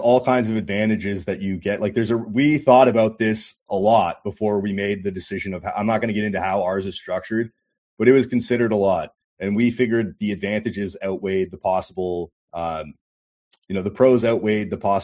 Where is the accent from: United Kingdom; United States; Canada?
Canada; One, we're Canadian nationalists